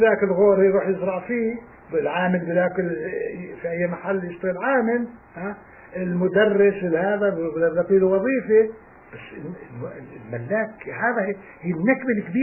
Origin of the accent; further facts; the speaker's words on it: Jaffa, Palestine; moved away; اما احنا غادرنا في 24/12/47 من يافا، شايف كيف؟